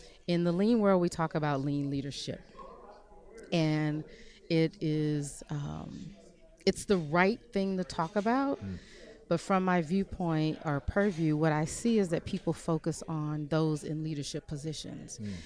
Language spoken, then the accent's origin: English; the South, United States; So I'm a Southerner, and I live here in Atlanta